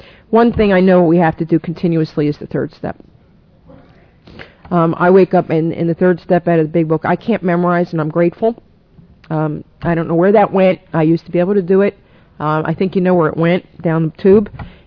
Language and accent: English; New York, United States; And by the way, I'm a New Yorker. I'm not a Philly. I'm a Philly from New Yorker.